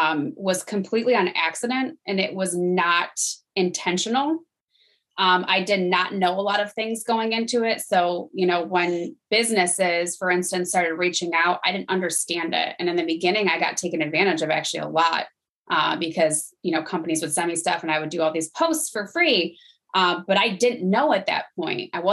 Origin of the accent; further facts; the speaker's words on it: New York, United States; I am from New York. I'm a police officer here.